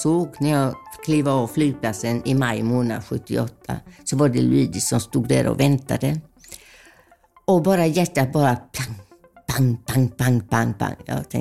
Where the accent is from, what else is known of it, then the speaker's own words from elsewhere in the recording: Gothenburg, Västra Götaland County, Sweden; Och i född 1956. Jag föddes i Majorna i Göteborg, om man säger. Och jag är en äkta majtus, om man säger, riktigt göteborgare. Och det hör man när jag pratar, för mitt språk har jag inte glömt